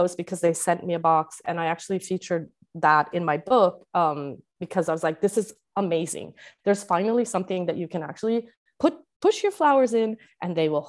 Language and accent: English; Sweden; because I'm from Sweden